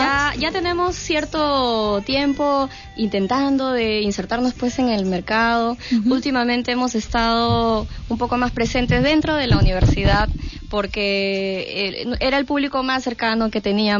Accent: Peru; A pesar de que yo soy de ascendencia china, uh-huh, ¿no? este, bueno, se yo nota. Me siento bien peruana

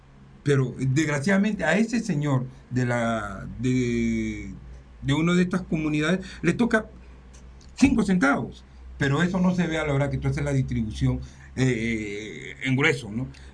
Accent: Peru; para que todos como peruanos comencemos a llegar a tener un desarrollo horizontal

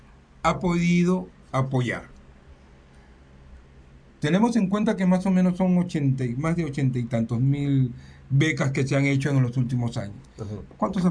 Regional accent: Peru; para que todos como peruanos comencemos a llegar a tener un desarrollo horizontal

